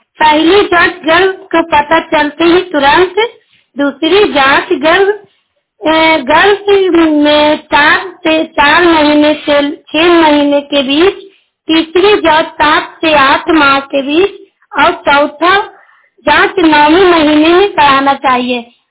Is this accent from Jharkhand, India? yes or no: no; Bhakri, Bihar, India; और मैं धनरुआ प्रखंड भकरी गांव की रहने वाली हूँ।